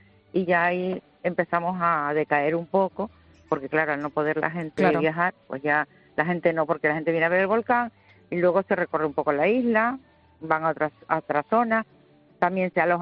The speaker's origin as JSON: {"language": "Spanish", "region": "Canary Islands", "country": "Spain", "tie": "born or raised there", "said": "Yo vivo aquí en La Palma, soy de aquí de La Palma y de toda la vida"}